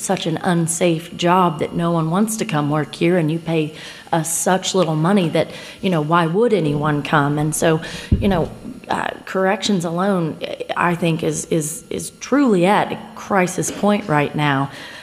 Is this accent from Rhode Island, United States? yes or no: no; Lexington, Oklahoma, United States; I'm from Lexington, Oklahoma, where, you know, earlier this year, the main bridge in town that connects us to the, you know, to Purcell, it just was not even functional.